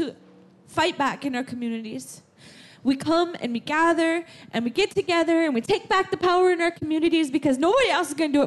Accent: North Dakota, United States; I am from the United States in North Dakota.

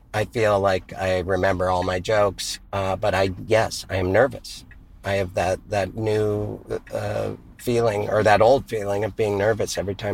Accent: Missoula, Montana, United States; From the roundabouts of my hometown of Missoula, there was a corner where many people were hit on bicycles.

